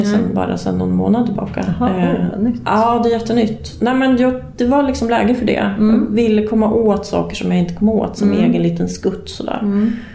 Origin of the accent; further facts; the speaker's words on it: Sala, Västmanland County, Sweden; moved away as an adult; now in Stockholm, Sweden; Nej, jag har bott i Stockholm jättelänge. Men jag är från Sala. Så jag är västmanlänning.